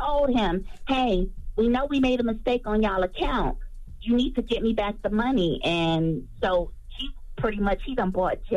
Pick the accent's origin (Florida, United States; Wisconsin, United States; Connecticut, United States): Florida, United States; I'm from Florida, so you know how I go down here.